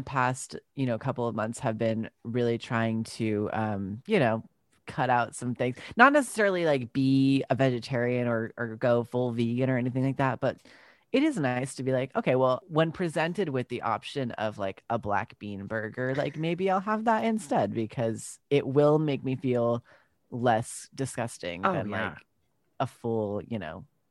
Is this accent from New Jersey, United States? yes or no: no; New York, United States; So I, I grew up on Long Island and then I moved to the city when I was like 18. I did school there and then I lived in Brooklyn in an apartment for a little while.